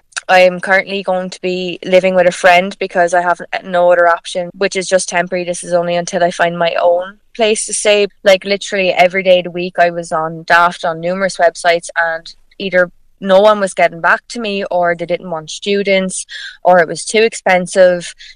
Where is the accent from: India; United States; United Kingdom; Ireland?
Ireland; Wexford, Leinster; I am from Wexford.